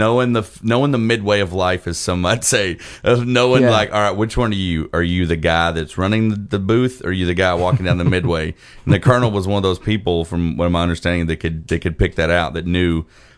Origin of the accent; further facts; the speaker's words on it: Arkansas, United States; I grew up in Arkansas, and we just didn't have that much stuff around.